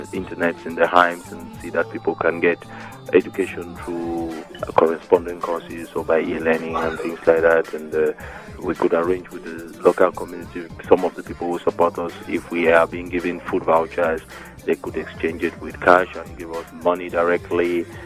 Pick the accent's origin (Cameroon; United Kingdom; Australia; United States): Cameroon; English is a second language; moved away as an adult; normally I come from Cameroon. I asked for political asylum here in 1998